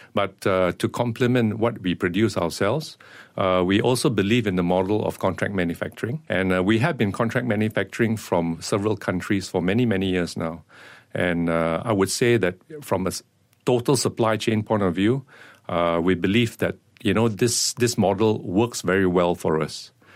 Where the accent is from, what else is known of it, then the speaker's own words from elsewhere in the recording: Malaysia; I would say, of course, you know, being Malaysian, we're accustomed to, you know, what we need to do in terms of, you know, complying, you know, to business practices.